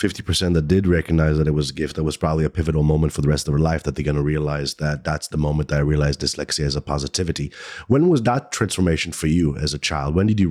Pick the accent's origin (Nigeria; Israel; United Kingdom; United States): Israel; born there; first language Hebrew; English is a second language; I was born in Israel and I speak Hebrew, but I only learned English because I was forced